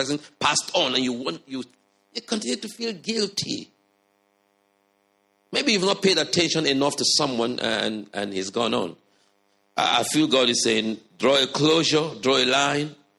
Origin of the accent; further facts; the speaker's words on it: Nigeria; You know, I came from Africa, from Nigeria. And all through my upbringing, all through my adolescent, teen, all through, I've never been to the cinema.